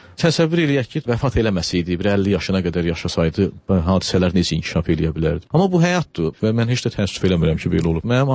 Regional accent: Agdam, Agdam District, Azerbaijan

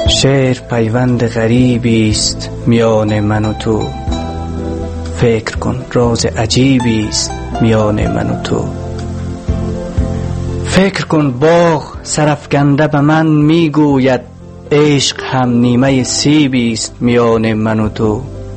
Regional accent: Balkh, Afghanistan; born there; در ولایت بلخ به دنیا آمدم.

